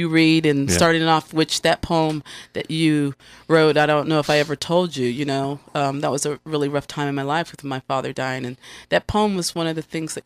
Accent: Greenville, South Carolina, United States; I'm from Greenville, and that's where my family's from, Greenville, Lawrence, and Fountain Inn, and all of those areas.

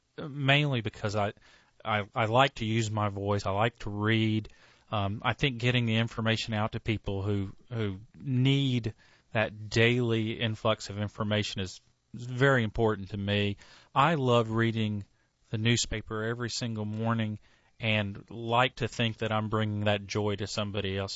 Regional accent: Hickory, North Carolina, United States; now in Raleigh, United States; I'm a native North Carolinian. I was born and raised in Hickory, North Carolina. I've been in Raleigh for the past 28 years

